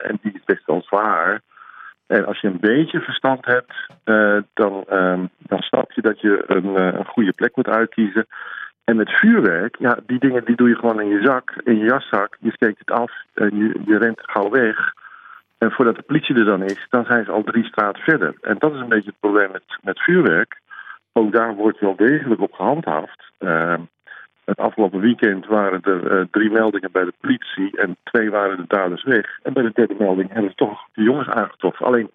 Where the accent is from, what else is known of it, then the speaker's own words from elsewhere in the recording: Overijssel, Netherlands; Nou, ik kom uit Noordwest-Overijssel en daar was het vroeger elk jaar het slagveld met de politie.